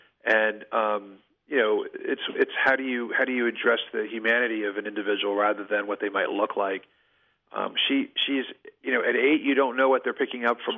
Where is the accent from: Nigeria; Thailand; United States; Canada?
United States; the South; As a Southerner, you know, we jokingly talk about that being the War of Northern Aggression, right?